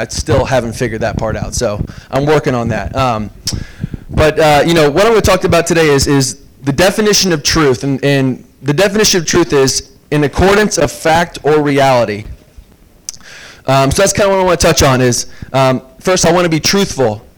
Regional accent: Kokomo, Indiana, United States; I'm from Kokomo, Indiana. Grew up here at Kokomo High School.

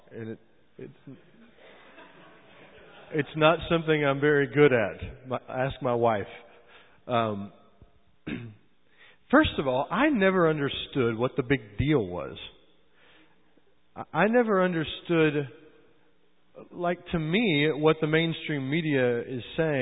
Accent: Southern United States, United States; I grew up in the South. We're all Christians in the South.

